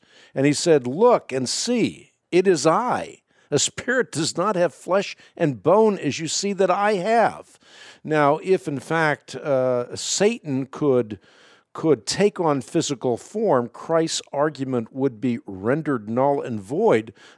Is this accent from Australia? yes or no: no; Netherlands; first language Dutch; English is a second language; Yeah, well, I'm still learning. I'm Dutch. That's my first language, so I love the English language